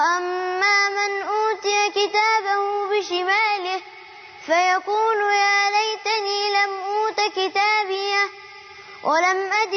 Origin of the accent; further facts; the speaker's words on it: Dakahlia, Egypt; ومسابقة عندنا في الدقهلية، مسابقتين عندنا في الدقهلية.